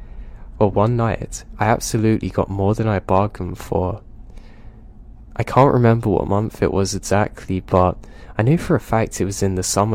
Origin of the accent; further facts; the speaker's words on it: the South, United States; I grew up in the South. There's tons and tons of beautiful places to see that haven't been taken over by concrete yet.